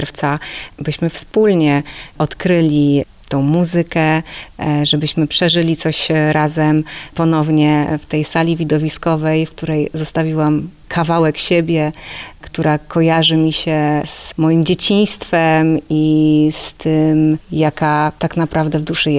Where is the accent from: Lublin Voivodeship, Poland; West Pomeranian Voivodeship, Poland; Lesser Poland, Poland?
Lublin Voivodeship, Poland; Puławy; z Puław i cieszę się, że wiele osób stąd tak o mnie mówi i tak mnie pamięta